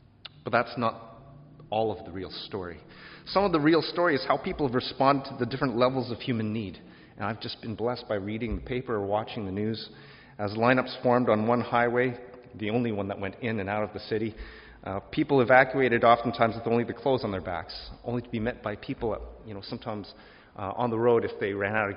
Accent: Calgary, Alberta, Canada; You see, I grew up in Calgary, and Calgary is definitely an oil town.

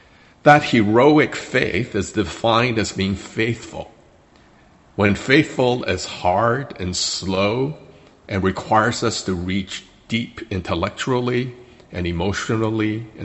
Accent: Canada; which is very uncomfortable to read as a Canadian

